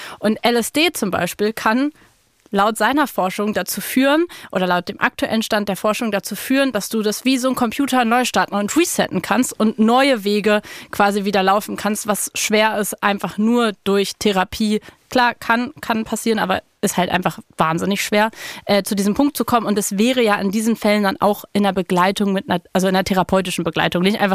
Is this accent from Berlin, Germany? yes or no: yes; Berlin, Germany; ich bin in Kreuzberg aufgewachsen